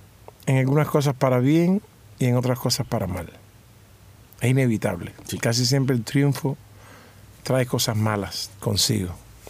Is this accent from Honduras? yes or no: no; Cuba; Yo soy bien cubano.